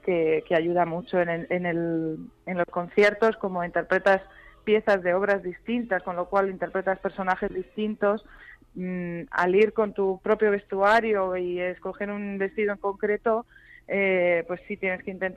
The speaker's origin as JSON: {"language": "Spanish", "town": "Madrid", "region": "Community of Madrid", "country": "Spain", "said": "yo soy madrileña, tres generaciones"}